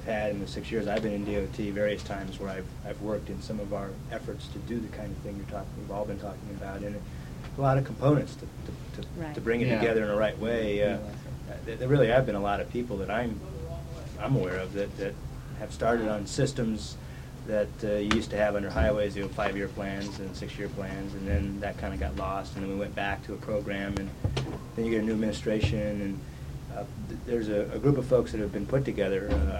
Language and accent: English; Juneau, Alaska, United States; No, I'm from Juneau.